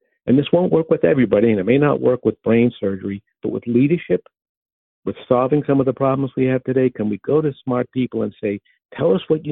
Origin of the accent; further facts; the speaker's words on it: Boston, Massachusetts, United States; accent: Boston; so ROR is very difficult for me to pronounce with my Boston accent.